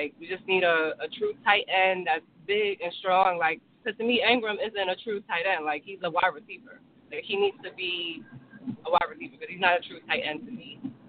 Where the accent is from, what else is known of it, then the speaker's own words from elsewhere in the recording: Maryland, United States; Well, I just want to say I'm repping from Maryland. We watch the game every week at Blowfish, Big Blue for Life, out in Beltsville, Maryland.